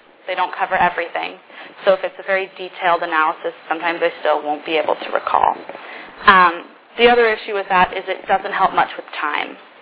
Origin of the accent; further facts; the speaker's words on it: Denver, Colorado, United States; This is my second quarter at Stanford. I'm a freshman from Denver.